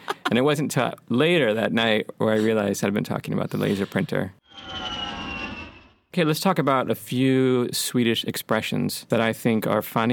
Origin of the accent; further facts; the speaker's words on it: California, United States; Yeah, but no, they liked that I was from California, and mainly because of Baywatch.